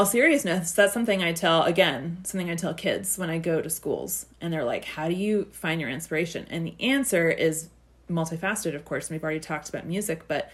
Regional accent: Texas, United States; I grew up in Texas. I love the Rangers, and I'll always love the Rangers. But I moved up north, and last year I discovered the Phillies

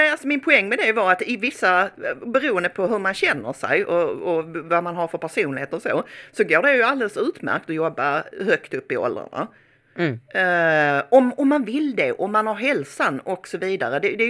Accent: Malmö, Skåne, Sweden; Och det känns verkligen inte som att jag är i min hemstad. Allting är helt främmande för mig nu. Och ofta om man har något ärende, eller så, jag är bara i Malmö kanske ett par gånger om året

